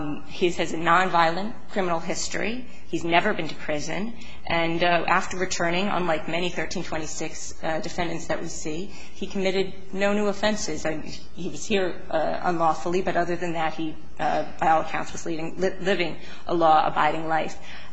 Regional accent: Northeast, United States; I apologize, Your Honor. I'm from the Northeast. I can't help it.

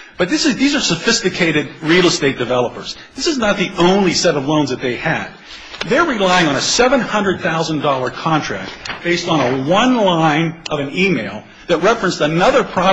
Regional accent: Ohio, United States; I'm from Ohio.

